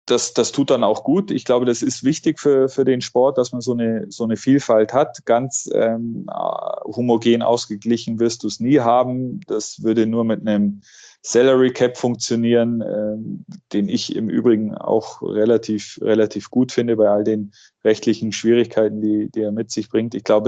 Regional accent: Augsburg, Bavaria, Germany; Ich mag auch Augsburg, das ist meine Heimat, hier bin ich groß geworden.

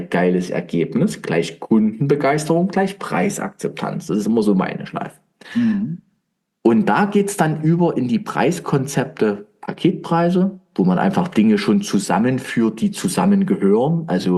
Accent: Weinböhla, Saxony, Germany; ich bin ja ursprünglich auch aus Dresden oder halt Weinböhler, ne?

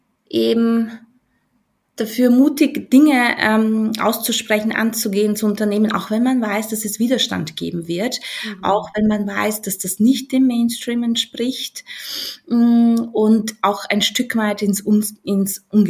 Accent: Vienna, Austria; Und habe die Zeit in meiner Heimatstadt in Wien verbracht

